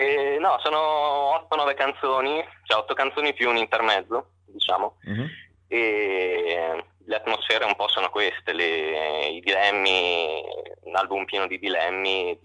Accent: Pesaro, Marche, Italy; born there; now in Milan, Italy; per qualche anno ho suonato con altre band nel mio paese natale, a Pesaro. E poi, trasferendomi al nord

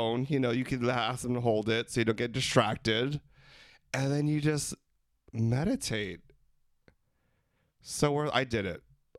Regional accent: Philippines; They're not really your family. We're Filipino. It's a safe space to be who you are.

